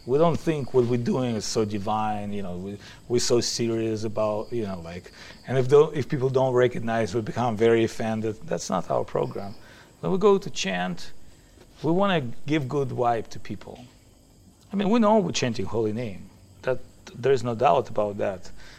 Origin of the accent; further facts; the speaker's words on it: Saint Petersburg, Russia; English is a second language; I'm from St. Petersburg, built by Italian architects, Rastrelli, Botticelli.